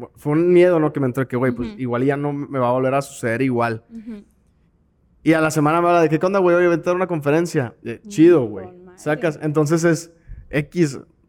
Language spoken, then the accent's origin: Spanish; Monterrey, Nuevo León, Mexico; Sí, soy de Monterrey.